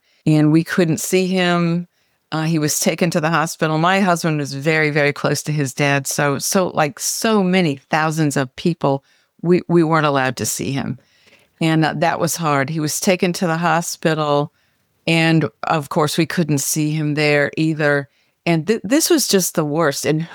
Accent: Midwest, United States; I grew up in the Midwest.

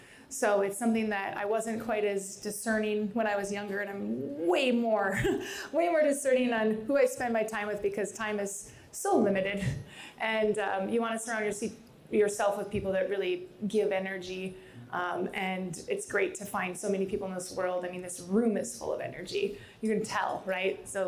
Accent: Sioux Falls, South Dakota, United States; moved away as an adult; also born or lived in Miami; I moved from Sioux Falls, South Dakota to Miami, Florida, like culture shock.

